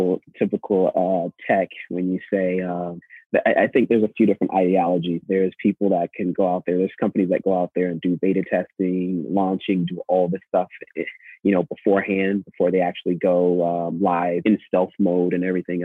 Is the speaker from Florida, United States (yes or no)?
yes; Florida, United States; also born or lived in California; I'm originally from Florida, went to college and undergrad there, then moved to California after undergrad, went to law school and graduate school out in California, so spent some time there.